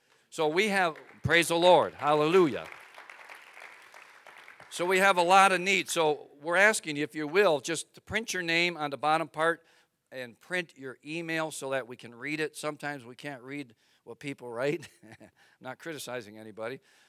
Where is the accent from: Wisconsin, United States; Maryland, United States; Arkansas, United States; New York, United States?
Wisconsin, United States; You know, I told you I'm from Wisconsin. Wisconsin's America's Dairyland. We have more cows in Wisconsin than we do people.